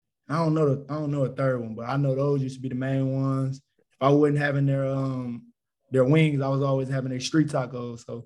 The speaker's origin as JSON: {"language": "English", "town": "Detroit", "region": "Michigan", "country": "United States", "tie": "born or raised there", "said": "being in Detroit, not having"}